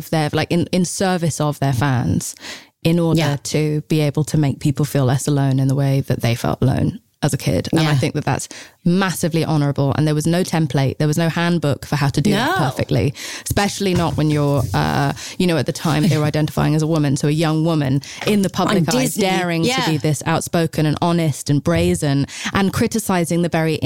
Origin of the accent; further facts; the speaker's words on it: England, United Kingdom; But I'm English and we don't have that reputation.